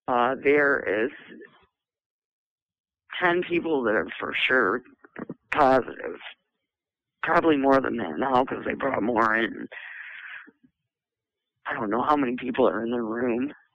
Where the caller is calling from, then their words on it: Michigan, United States; I'm calling from Women's Huron Valley.